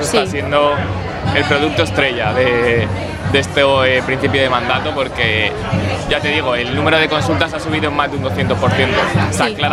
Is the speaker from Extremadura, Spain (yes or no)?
no; Elche, Valencian Community, Spain; A ver, en mi caso yo soy alicantino, soy ilicitano, entonces sí. Claro, yo vivo aquí abajo.